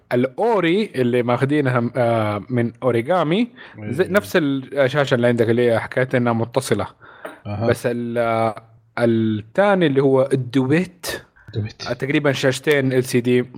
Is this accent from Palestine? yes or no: no; Hejaz, Saudi Arabia; نحن من الحجاز